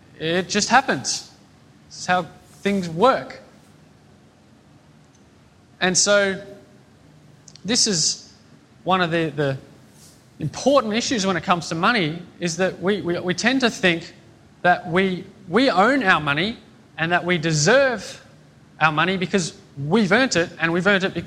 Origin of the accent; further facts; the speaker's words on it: Australia; born there; Because I was born in Australia in the right century.